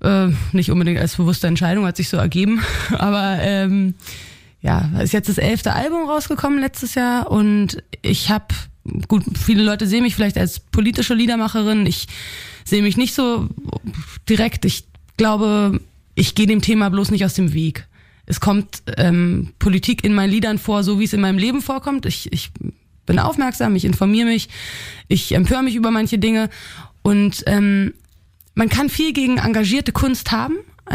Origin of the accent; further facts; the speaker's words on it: Berlin, Germany; born there; Ja, also ich bin in Berlin geboren und jetzt seit, 10 Jahren mit meiner eigenen Musik aktiv